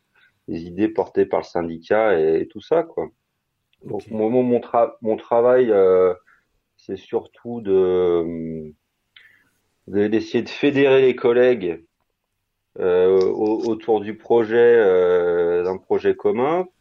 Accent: France; moved away as an adult; now in Switzerland; Donc moi je suis français, de formation militaire, et en fait quand je suis arrivé en Suisse

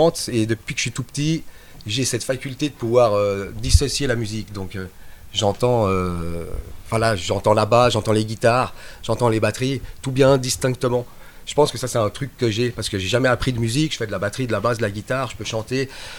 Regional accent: Tunisia; je suis tunisien, mon cousin m'a offert une guitare, alors que, en plus en Tunisie

